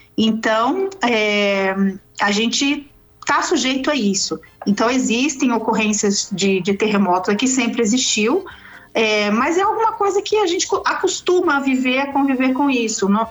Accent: Brazil; now in Turkey; eu sendo brasileira, então a gente não desiste nunca, né? A gente fica aqui e aprende com os turcos a superar, né?

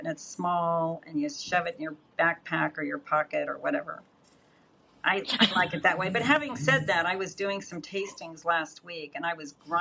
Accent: Pennsylvania, United States; now in Hawaii, United States; And as I grew up in Pennsylvania, and my father served in World War II

